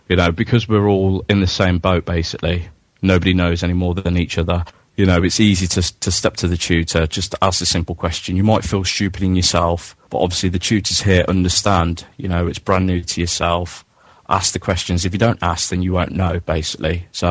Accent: Royal Leamington Spa, West Midlands, United Kingdom; I'm from Royal Leamington Spa.

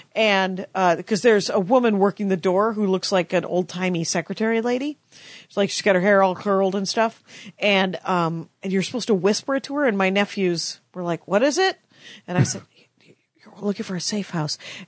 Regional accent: Milwaukee, Wisconsin, United States; I am from Milwaukee.

